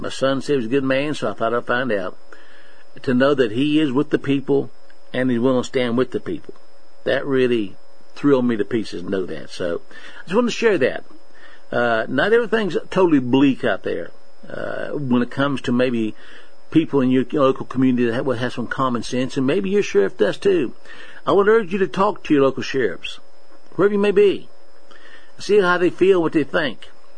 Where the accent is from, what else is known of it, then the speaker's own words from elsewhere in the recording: West Virginia, United States; Born and raised in West Virginia. I like where I live.